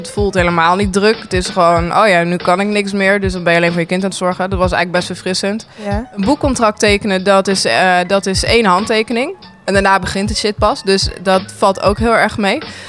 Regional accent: Netherlands; Het is natuurlijk ook, het komt er ook gewoon door dat ik kom uit Nederland.

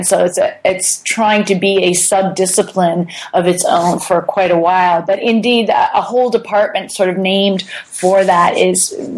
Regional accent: Canada; also born or lived in Romania / United States; now in Netherlands; I'm Canadian, yes, but I was born in Romania, and I lived most of my life in Canada, but I spent about 6-7 years in the States as well. And now, indeed, for the last 3.5 years, I've been in the Netherlands.

